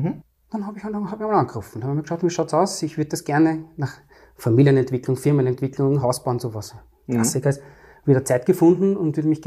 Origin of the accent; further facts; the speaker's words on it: Vienna, Austria; Ich komme aus Wien, aus dem 3. und 11. Wiener Gemeindebezirk